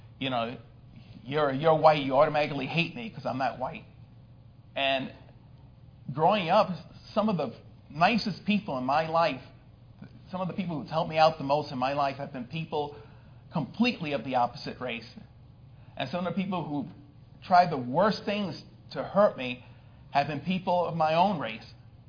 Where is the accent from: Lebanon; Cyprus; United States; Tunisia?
United States; New York City, New York; And like I said, I grew up in New York City, and I know some of you hold it against me, but that's all right.